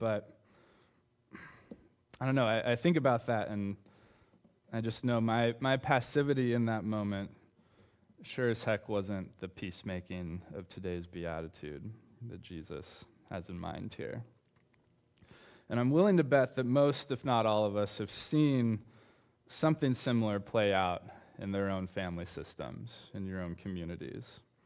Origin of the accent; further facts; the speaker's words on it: Bakersfield, California, United States; Last weekend, I was in my hometown of Bakersfield for my brother's wedding.